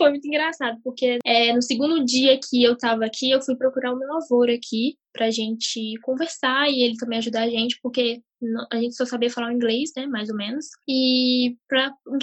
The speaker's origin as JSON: {"language": "Portuguese", "country": "Brazil", "tie": "born or raised there", "moved": "yes", "lives_now": "Norway", "said": "como a gente nasceu e cresceu no Brasil, e a gente veio pra cá depois de um tempo"}